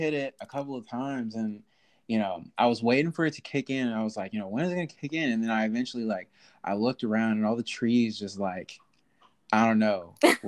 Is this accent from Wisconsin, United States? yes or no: no; Rochester, New York, United States; moved away as an adult; now in Chicago, United States; I'm from Rochester, New York. I was born and raised there, but my mom is from Chicago.